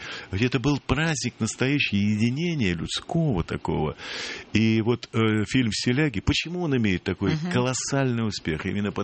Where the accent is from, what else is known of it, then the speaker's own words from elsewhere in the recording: Moscow, Russia; Москвич, я родился в Сокольниках.